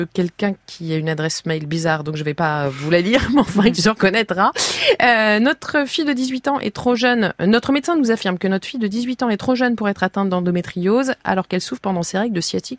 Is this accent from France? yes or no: yes; France